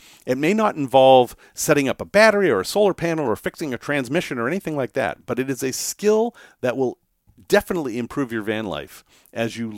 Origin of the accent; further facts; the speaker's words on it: United States; because I'm American and I can't give you actual measurements.